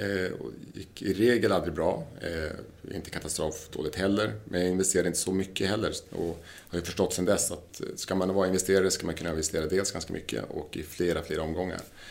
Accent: Lapland, Sweden; vi kommer från Lappland, i södra Lappland.

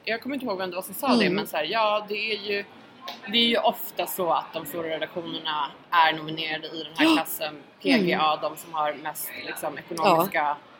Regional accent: Malmö, Skåne, Sweden; i och med att jag är från Malmö så har jag ju läst honom i Sydsvenskan i liksom väldigt många år.

